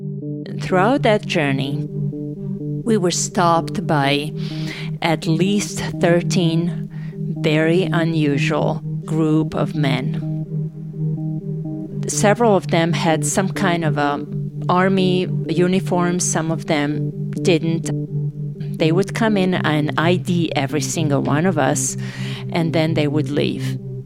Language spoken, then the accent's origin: English; Novi Sad, Vojvodina, Serbia; I'm not a refugee. I am from Novi Sad. I'm going home. I'm not a refugee.